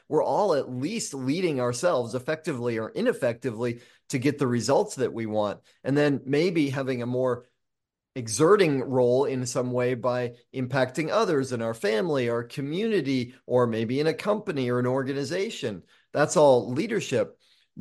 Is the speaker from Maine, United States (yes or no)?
yes; Maine, United States; Well, I was born in Maine, full-blooded maniac.